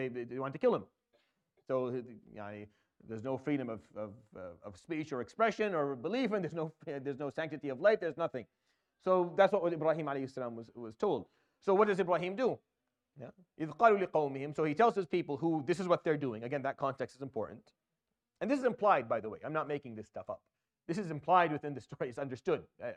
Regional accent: Damascus, Damascus Governorate, Syria; I grew up in Damascus. I know where they live. I know the neighborhoods.

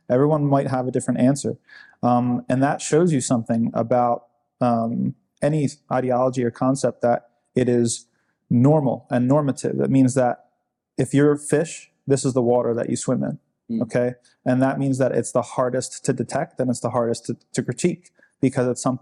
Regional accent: New York, United States; Like, I know I come from New York. Yeah. But don't hold that against me.

